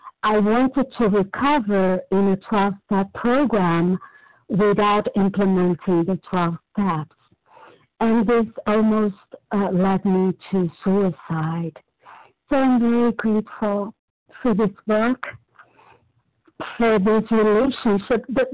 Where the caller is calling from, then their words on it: Brazil; And I'm calling from Brazil.